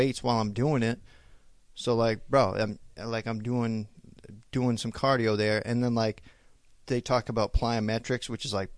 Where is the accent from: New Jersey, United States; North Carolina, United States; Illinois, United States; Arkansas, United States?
New Jersey, United States; Yeah, like, I'm from New Jersey originally, so, like, I got a little bit of a accent.